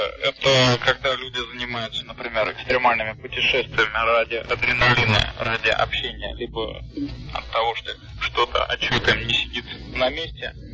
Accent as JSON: {"language": "Russian", "region": "Saint Petersburg", "country": "Russia", "tie": "born there", "said": "Я родился в Ленинграде, занялся уже в Санкт-Петербурге"}